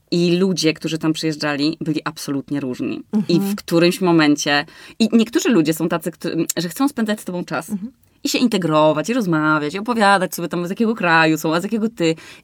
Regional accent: Olsztyn, Warmian-Masurian Voivodeship, Poland; A to niedaleko mnie, bo ja jestem z Olsztyna.

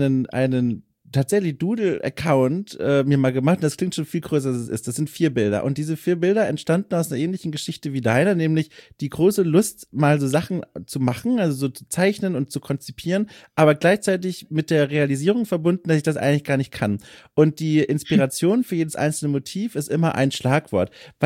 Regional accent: Bavaria, Germany; moved away as an adult; also born or lived in Heidelberg / Munich / Berlin; now in Hamburg, Germany; Klar, also ich komme aus Franken, ein kleines Dorf in Franken, 700 Einwohner, mittlerweile nur noch 500

